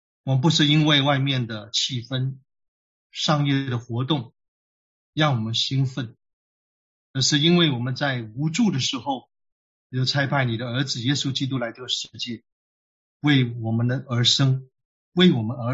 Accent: northern China, China; 你知道我们是北方人啊

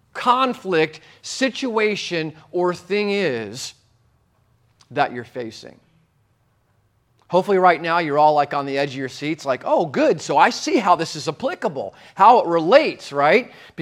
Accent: New Jersey, United States; You forgot, I'm from Jersey, and I was just there for 3 weeks.

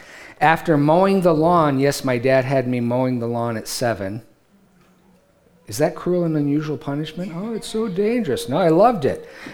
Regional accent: Detroit, Michigan, United States; I'm from Detroit, Rick. Remember that.

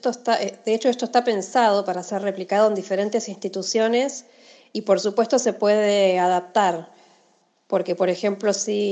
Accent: Pellegrini, Buenos Aires Province, Argentina; moved away as an adult; now in Buenos Aires, Argentina; yo soy oriunda de Pellegrini, provincia de Buenos Aires. Es un pueblo que queda a 500 kilómetros de CABA. Es donde yo nací. Yo me vine a estudiar a Buenos Aires en el año 99.

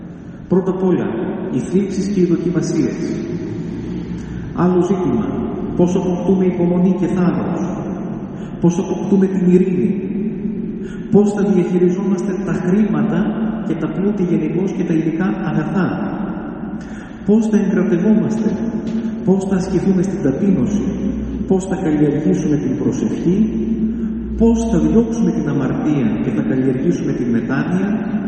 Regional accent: Greece; Είμαι Έλληνας. Το χαίρομαι. Έχω μια ιστορία που κουβαλάω.

